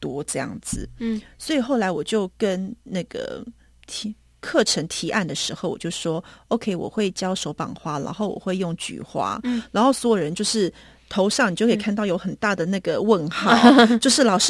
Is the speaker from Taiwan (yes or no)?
yes; Taiwan; 我说我从台湾来的